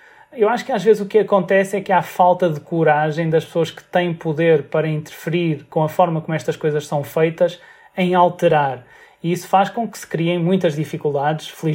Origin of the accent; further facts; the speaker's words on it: Matosinhos, Norte, Portugal; moved away; also born or lived in Porto; Nascido no Porto, cresci em Matosinhos, até ter saído.